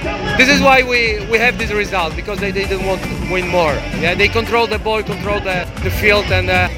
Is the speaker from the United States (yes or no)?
no; Poland; I'm from Poland.